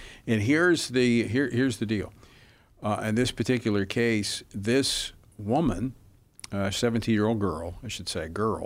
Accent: Louisiana, United States; So the twist in this particular case out of Cairn Crow, Louisiana, which is back in my home state of Louisiana

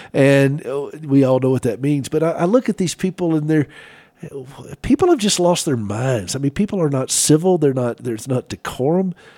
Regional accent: the South, United States; I know I was raised in the South

